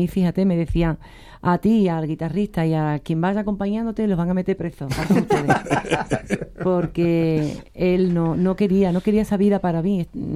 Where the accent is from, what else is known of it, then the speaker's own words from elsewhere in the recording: Jerez, Andalusia, Spain; yo hablo de mi tierra, de Jerez, ¿no? Mi abuela era gitana canastera, toda la familia de mi abuela … la parte de mi madre, pues no eran gitanos